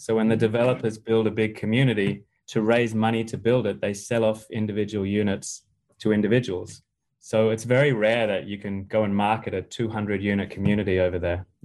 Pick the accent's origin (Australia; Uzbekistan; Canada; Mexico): Australia; also born or lived in United Kingdom / United States; now in Miami, United States; I'm from Australia originally. I've kind of lived in a few different places, lived in the UK for a while, lived in the US 2 times. I'm now based in Miami, Florida.